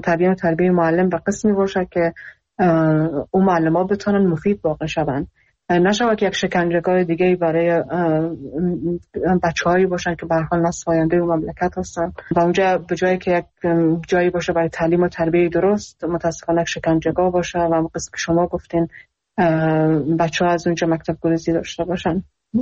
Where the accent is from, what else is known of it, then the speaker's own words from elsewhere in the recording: Iran; خودم در ایران بزرگ شدم، من اونجا درس خوندم